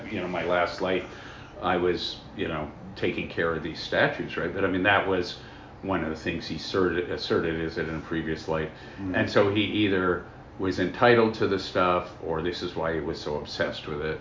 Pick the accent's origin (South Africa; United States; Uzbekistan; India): India; also born or lived in United Kingdom; India and then in Britain.